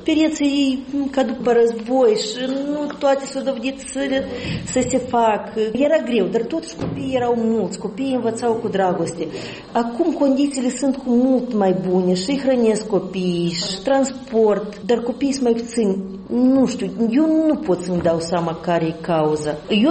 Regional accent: Moldova; Mai și fel de ruși noi suntem, dacă suntem moldoveni, noi, satele cele moldovenești.

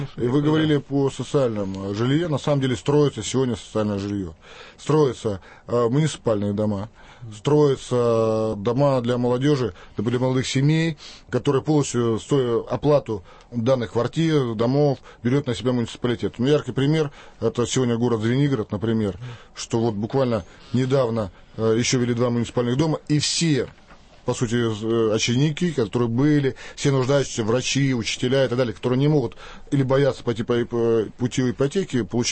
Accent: Mariupol, Donetsk Oblast, Ukraine; Если взять мой родной город Мариуполь, да, там я даже в советские времена

